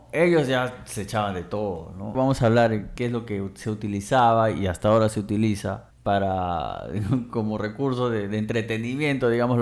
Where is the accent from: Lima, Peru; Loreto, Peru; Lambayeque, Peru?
Loreto, Peru; Iquitos; Algunos le dicen humilla, como por ejemplo en mi tierra, en Iquitos.